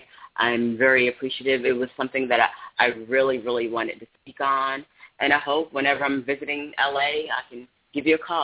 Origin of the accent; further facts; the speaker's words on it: Raleigh, North Carolina, United States; as a fellow North Carolinian, I'm from Raleigh, graduate of UNC Chapel Hill